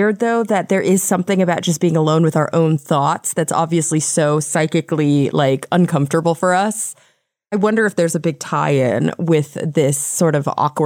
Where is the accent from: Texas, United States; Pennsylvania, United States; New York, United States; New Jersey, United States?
Texas, United States; moved away; I'm from Texas and was like, what is this white stuff on the ground?